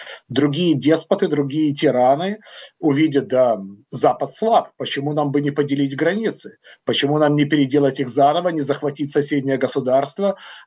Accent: Ukraine; я лично, я родился и вырос в Украине

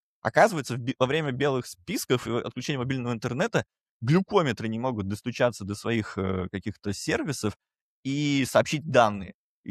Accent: Moscow, Russia; мы, москвичи, во время войны привыкли, что вообще-то у нас все хорошо

